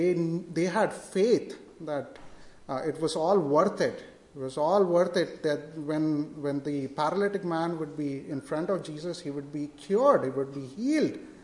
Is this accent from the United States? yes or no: no; India; moved away; The place that I grew up in India, personal space is a luxury.